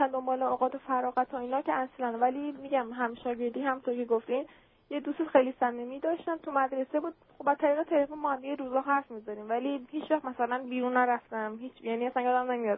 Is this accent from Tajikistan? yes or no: no; Iran; moved away; بعد وقتی اومدیم اینجا، من از ایرانم